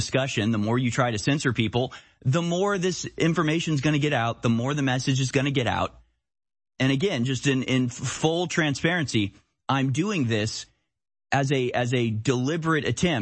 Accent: United States; I am an American. I don't bend to demands like that.

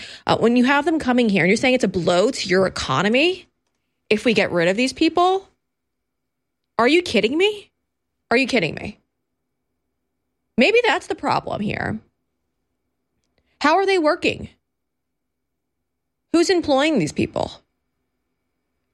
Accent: New York, United States; You know, I come from New York.

